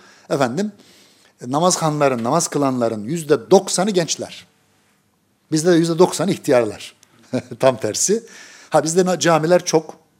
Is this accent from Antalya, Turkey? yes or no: no; Kozan, Adana, Turkey; Adana Kozanlıyız. Bizim oralarda eskiden davetiyeleri bastırmak köylerde, kasabalarda ne mümkün?